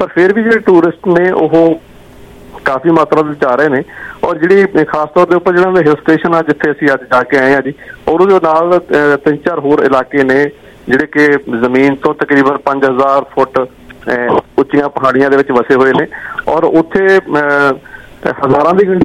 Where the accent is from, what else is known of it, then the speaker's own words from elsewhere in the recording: Kapurthala, Punjab, India; ਮੈਂ ਕਪੂਰਥਲੇ ਤੋਂ ਹਾਂ, ਉਹ ਕਹਿੰਦੇ ਵੀ ਅਸੀਂ ਜਲੰਧਰ, ਮੇਰੀ ਪੈਦਾਇਸ਼ ਜਿਹੜੀ ਆ ਉਹ ਜਲੰਧਰ ਦੀ ਆ, ਸਾਡੇ ਬਜ਼ੁਰਗ ਉੱਥੋਂ ਇੱਥੇ ਆਏ ਹੋਏ ਨੇ।